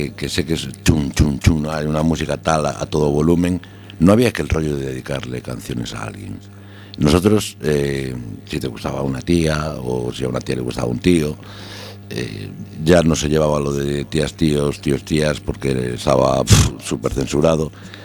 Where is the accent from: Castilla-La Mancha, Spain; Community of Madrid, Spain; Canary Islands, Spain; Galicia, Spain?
Galicia, Spain; A Coruña; yo viví en la City, pero como buen coruñés, buen gallego, tenía la aldea.